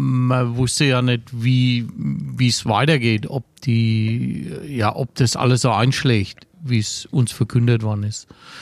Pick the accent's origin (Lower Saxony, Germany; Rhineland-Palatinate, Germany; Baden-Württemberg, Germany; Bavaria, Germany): Bavaria, Germany; Untereuerheim; born there; ich gebürtig bin ich also aus Untereuerheim. Das ist von da aus 15 Kilometer weg. Wohne aber jetzt seit 2011 in Lülsfeld. Das ist 25 Kilometer